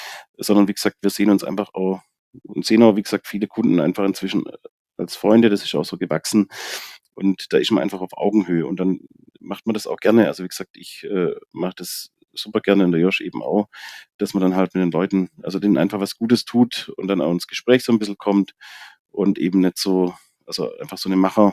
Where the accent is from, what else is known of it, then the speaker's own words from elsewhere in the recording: Baden-Württemberg, Germany; Bei uns in Baden-Württemberg ist das eher dann komisch